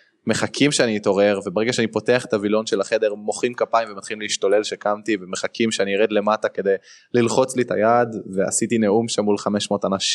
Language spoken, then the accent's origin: Hebrew; Jerusalem, Jerusalem District, Israel; אמרתי להם שגדלתי בירושלים, שאני גר ליד ירושלים